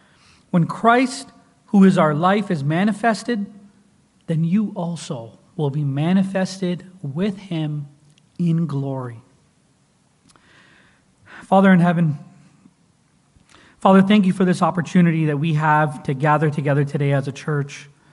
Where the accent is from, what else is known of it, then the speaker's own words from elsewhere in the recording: Canada; now in California, United States; I'm not from here. I love California, I love the church, I love the seminary, but I had almost forgotten that I'm a Canadian citizen living in a foreign country. I'm a foreigner in this land.